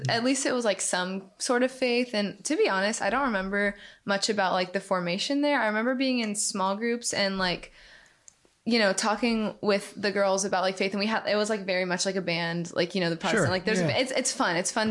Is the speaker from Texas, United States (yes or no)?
no; Woodstock, Georgia, United States; I'm in Woodstock, Georgia.